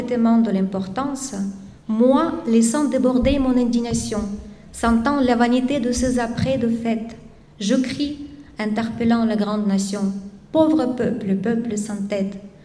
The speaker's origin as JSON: {"language": "French", "country": "Russia", "second_language": "French", "moved": "as an adult", "lives_now": "France", "said": "comme beaucoup de Russes"}